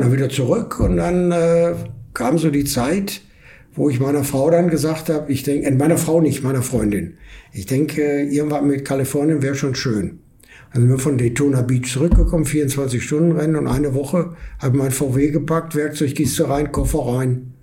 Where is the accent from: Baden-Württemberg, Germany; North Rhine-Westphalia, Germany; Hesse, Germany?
North Rhine-Westphalia, Germany; Essen; Bin in Essen geboren, aufgewachsen, alles.